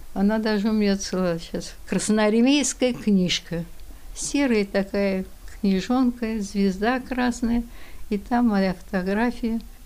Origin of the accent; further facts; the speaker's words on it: Tambov, Tambov Oblast, Russia; а девочки, москвичи, они остались дома, а я из Тамбова.